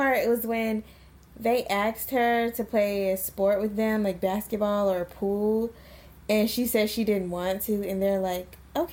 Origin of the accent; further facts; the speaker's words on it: the South, United States; We're from the South. So as a kid, we wouldn't call any grown person by their first name.